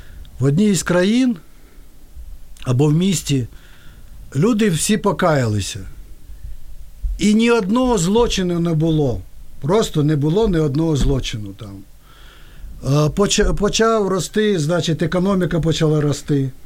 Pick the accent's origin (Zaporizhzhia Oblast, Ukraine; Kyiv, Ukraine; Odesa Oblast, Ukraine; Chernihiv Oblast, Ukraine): Kyiv, Ukraine; born there; Я люблю свою країну. Я народився в Києві.